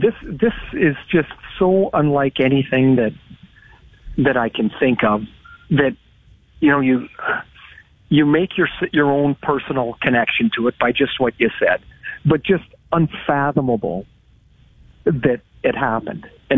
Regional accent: Trail, British Columbia, Canada; I grew up in Trail. We'd play a playoff game, and there's 3,000 people in the building. There's only 7,000 people in the town.

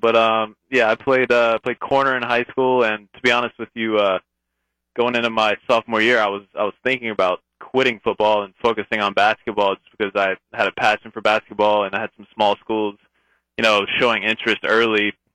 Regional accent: South Carolina, United States; I probably would have ended up at a smaller SoCon school, you know, growing up in South Carolina.

